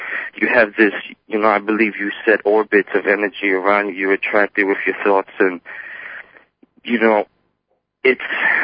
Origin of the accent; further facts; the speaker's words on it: New York, United States; I'm just a New Yorker over here. I'm only 23, and I'm just living my life.